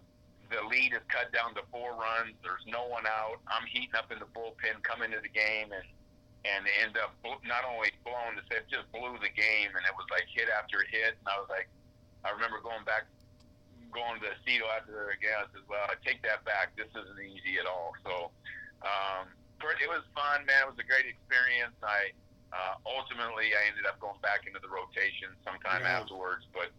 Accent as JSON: {"language": "English", "region": "New York", "country": "United States", "tie": "born or raised there", "said": "growing up in New York with my father as the Yankee and him bringing all the baseball cards home all the time"}